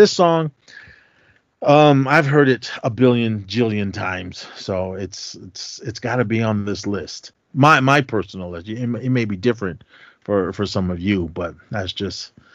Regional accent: Oakland, California, United States; as for me, listening to hip-hop growing up in Oakland, I mean, I just heard this song and I was like, whoa.

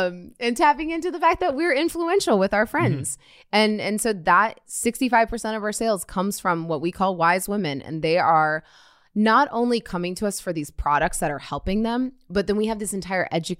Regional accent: Midwest, United States; So I grew up in the Midwest, small town.

